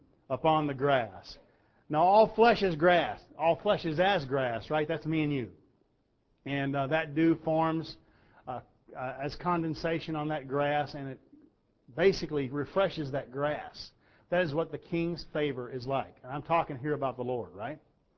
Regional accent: United States; Now, folks, I've lived as an American my whole life. I've lived around Americans my whole life.

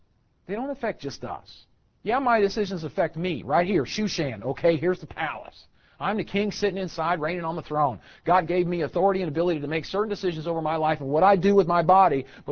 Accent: Missouri, United States; I grew up in Missouri, sorry.

